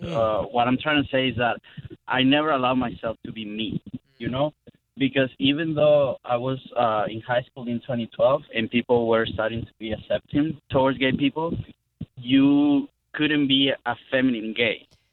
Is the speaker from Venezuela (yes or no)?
yes; Venezuela; moved away as an adult; So pretty much my whole teenage years and my college years, I spent it in Venezuela.